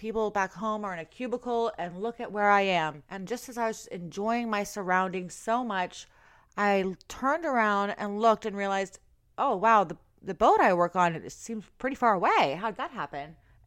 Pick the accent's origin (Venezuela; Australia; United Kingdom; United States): United States; Florida; Oh, that sounds like Florida, where I grew up.